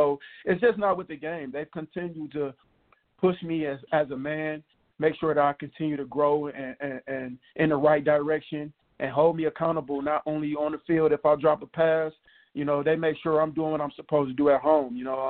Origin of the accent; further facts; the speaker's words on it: Toledo, Ohio, United States; He's from Detroit originally, and I'm from Toledo, and they're really like 40 minutes away from each other.